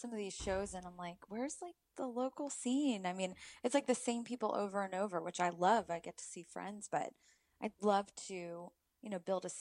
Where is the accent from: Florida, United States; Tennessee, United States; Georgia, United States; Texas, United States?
Florida, United States; Weston; when I grew up living in Weston, it was, you know, really young families.